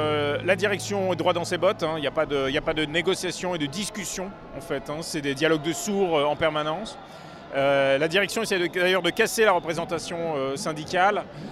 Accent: Lille, Hauts-de-France, France; Ah ben, d'abord parce que je suis lillois

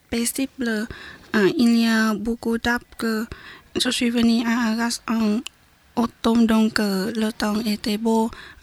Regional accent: Hanoi, Vietnam; French is a second language; now in France; j'ai 22 ans, je suis vietnamienne. Je viens à Hanoi.

